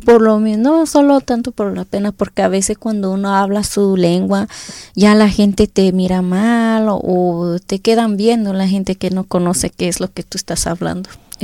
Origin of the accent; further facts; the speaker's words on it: Guerrero, Mexico; first language Tlapanec; yo vengo del estado de Guerrero, México.